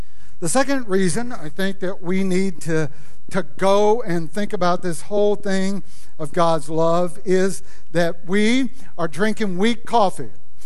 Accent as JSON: {"language": "English", "region": "Louisiana", "country": "United States", "tie": "born or raised there", "said": "When I was growing up in Louisiana, revival happened in April."}